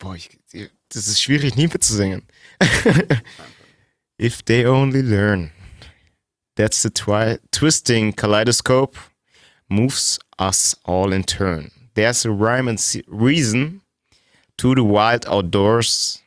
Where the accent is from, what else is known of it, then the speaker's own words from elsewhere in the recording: Erfurt, Thuringia, Germany; Aus Erfurt.